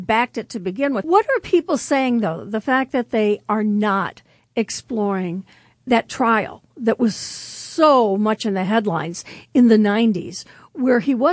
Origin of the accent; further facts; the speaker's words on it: Gary, Indiana, United States; born there; Not only that, but I was born in Gary, Indiana. I know about